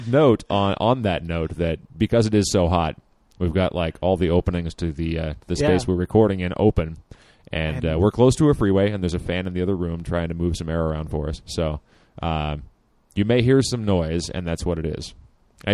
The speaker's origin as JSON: {"language": "English", "region": "Michigan", "country": "United States", "said": "I'm from Michigan."}